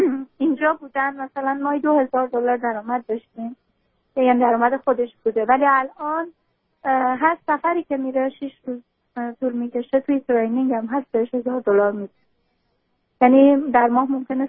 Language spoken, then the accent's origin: Persian; Iran; moved away as an adult; now in Salt Lake City, United States; ما 3 ساله که از ایران اومدیم اینجا و تو ایران مشکلاتی بوده